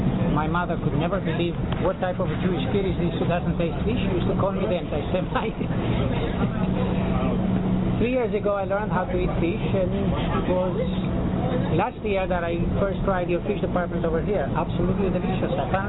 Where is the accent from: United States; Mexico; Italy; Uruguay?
Uruguay; being a South American, I've also tried the chimichurri.